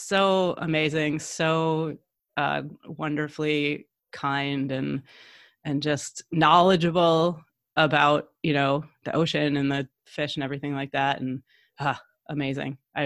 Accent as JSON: {"language": "English", "region": "Michigan", "country": "United States", "said": "And I'm originally from Michigan. So like nothing marine or coastal or, you know, tropical or anything like that."}